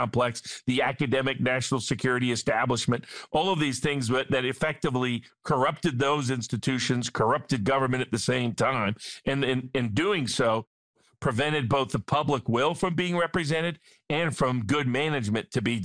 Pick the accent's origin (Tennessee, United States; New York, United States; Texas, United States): Tennessee, United States; Chattanooga; near my hometown of Chattanooga, Tennessee.